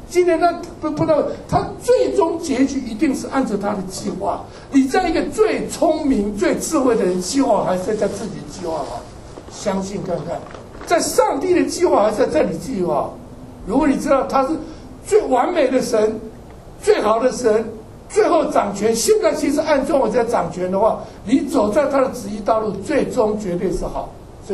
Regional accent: China; 我们中国人讲不能逃离怎么样如来掌

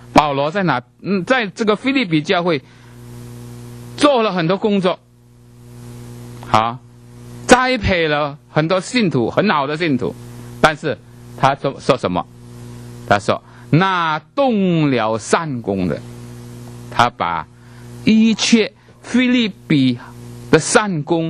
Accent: China; 特别我们说我们中国人有时候很谦卑哈

